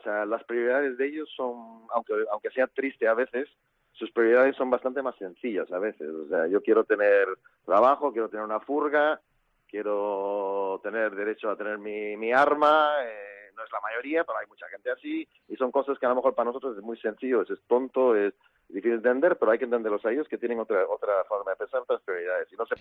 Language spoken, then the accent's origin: Spanish; Manhattan, New York, United States; Nueva York. No, yo soy de Nueva York.